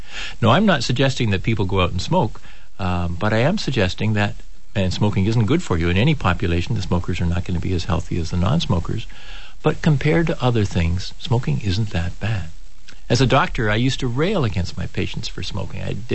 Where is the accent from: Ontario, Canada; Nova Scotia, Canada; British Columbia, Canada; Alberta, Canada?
Ontario, Canada; Toronto; I was born in Toronto and grew up there.